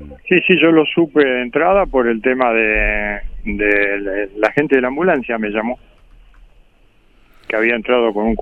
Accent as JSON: {"language": "Spanish", "town": "Granadero Baigorria", "region": "Santa Fe", "country": "Argentina", "said": "yo coincido que vivo en Baigorria, soy de Baigorria"}